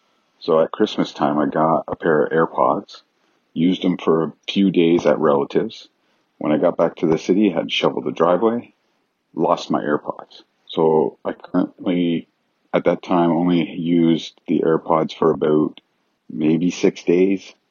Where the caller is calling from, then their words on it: Mississauga, Ontario, Canada; I'm calling from Mississauga, Ontario. It's just outside of Toronto. More well-known city.